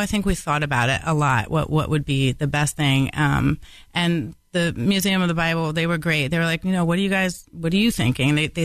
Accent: Washington, District of Columbia, United States; and I'm from Washington, D.C., so he grew up on ham sandwiches.

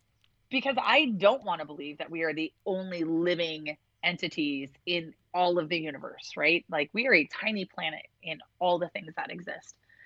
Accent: Chicago, Illinois, United States; Growing up on the South Side area of Chicago also helps with that grit.

